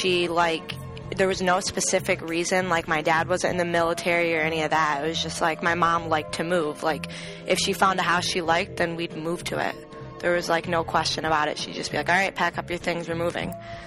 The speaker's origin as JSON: {"language": "English", "town": "Loveland", "region": "Colorado", "country": "United States", "tie": "born or raised there", "also_born_or_lived": "Ithaca / Fort Collins", "said": "I was born in Ithaca, like I said previously, and then after that, I moved to Loveland, Colorado, and I lived there in Colorado for 7 years total, but I also lived in Fort Collins, Colorado, and we lived in several different houses"}